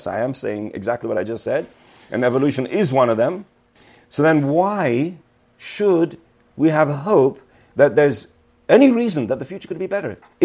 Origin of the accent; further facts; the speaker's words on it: United Kingdom; I am actually British. I do. If I'm around British people, the accent is going to come back.